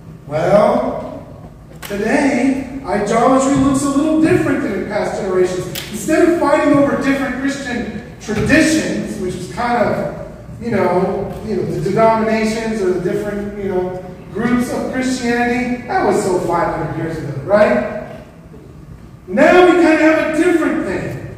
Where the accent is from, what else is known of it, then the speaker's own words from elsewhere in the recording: California, United States; I'm from Southern California, the hotbed of these churches, a lot of really famous pastors.